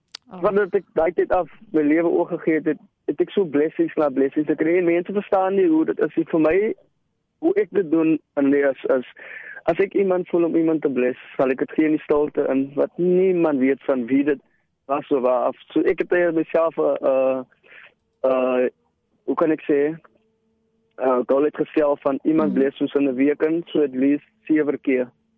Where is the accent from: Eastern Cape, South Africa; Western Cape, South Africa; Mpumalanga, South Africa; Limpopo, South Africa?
Western Cape, South Africa; Mitchells Plain; ek het opgegroei in Mitchells Plain